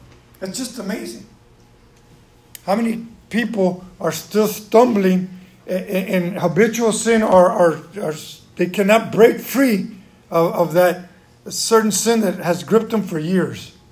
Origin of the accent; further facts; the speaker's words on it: Houston, Texas, United States; So where I grew up, I grew up in Houston